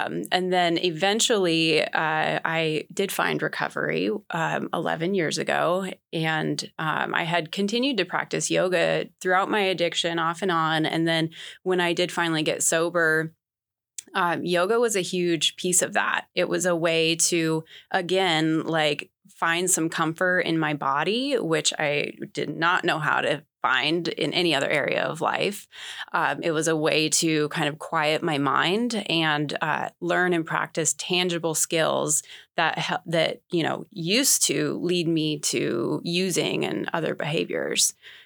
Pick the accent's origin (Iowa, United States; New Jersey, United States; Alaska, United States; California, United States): Alaska, United States; Sort of. I'm from Southeast Alaska.